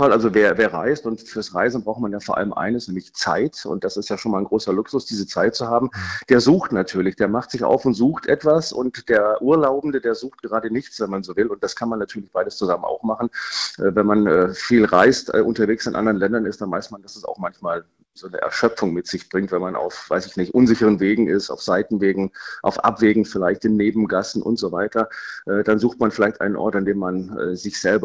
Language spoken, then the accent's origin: German; Germany; wenn ich zurückkomme in meine Heimatstadt in Hamburg oder München, dann merke ich erstens, wie toll dieses Land ist, dieses tolle Deutschland